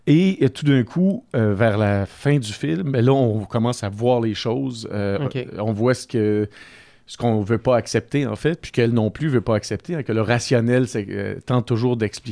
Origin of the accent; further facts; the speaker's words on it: Quebec, Canada; accent: Québécois; Et là, pardonnez mon accent québécois en néerlandais. C'est très marqué.